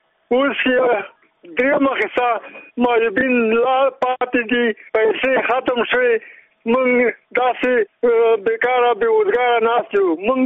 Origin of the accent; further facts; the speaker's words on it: Khost, Afghanistan; زه د خوست څخه یو یوتن معیوب یم